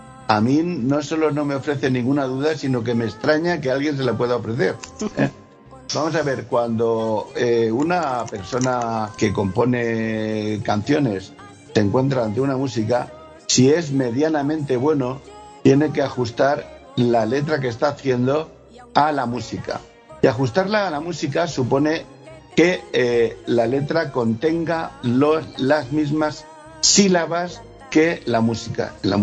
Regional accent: Region of Murcia, Spain; A mí particularmente sí, yo soy murciano. Tengo de cuna una cultura flamenca innegable.

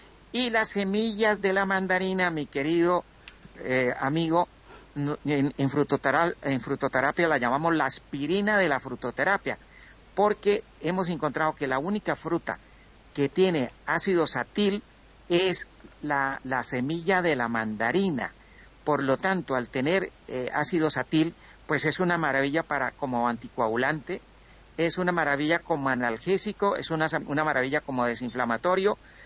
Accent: Colombia; now in Europe; cuando hace 20 años que yo me vine de Colombia para Europa

